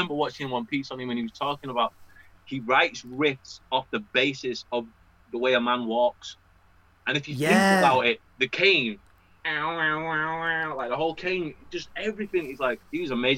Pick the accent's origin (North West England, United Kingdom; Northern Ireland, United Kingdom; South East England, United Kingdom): North West England, United Kingdom; Manchester; No, I'm from Manchester.